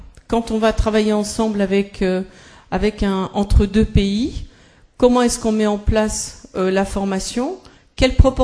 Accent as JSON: {"language": "French", "country": "France", "said": "on n'est pas là pour aller faire du push parce qu'on est français"}